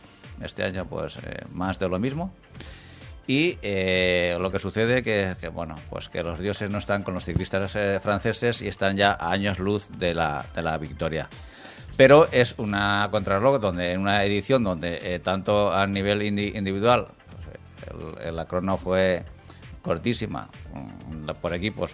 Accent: Spain; Soy español y tengo la máxima aspiración

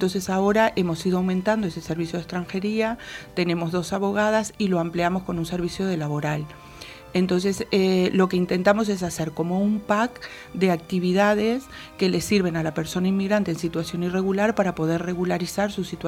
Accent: Uruguay; nosotras somos de Uruguay.

